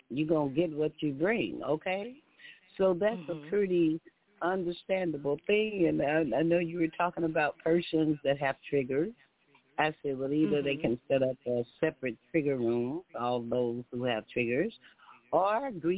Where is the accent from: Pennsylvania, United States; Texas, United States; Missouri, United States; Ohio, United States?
Texas, United States; coming out the South and, like, being a Texan